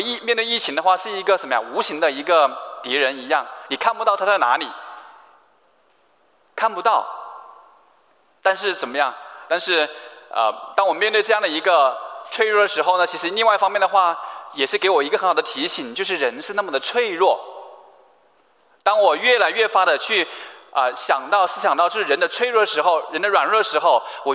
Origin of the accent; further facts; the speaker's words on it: Wuhan, Hubei, China; 所以我也是来自武汉，来到 武汉呢，然后在疫情期间里面我也在武汉